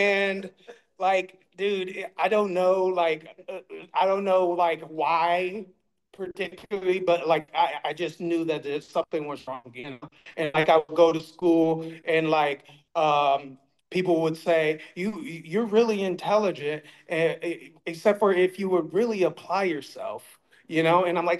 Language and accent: English; Pontiac, Michigan, United States; because I'm from Pontiac, Michigan. Okay, and I was raised there. And so how I would explain that is I'm about 35 minutes northeast of Detroit.